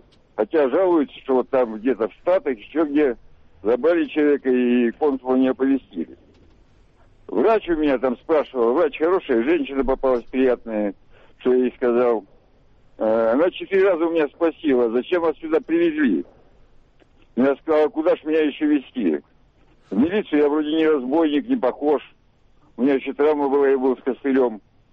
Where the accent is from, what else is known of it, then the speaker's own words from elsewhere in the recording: Ukraine; Дело в том, что я перемещенное лицо из Украины.